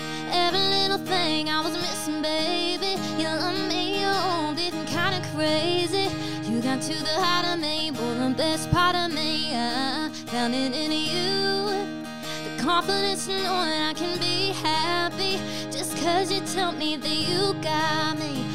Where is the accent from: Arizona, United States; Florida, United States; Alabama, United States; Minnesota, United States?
Alabama, United States; Alabama. Yes.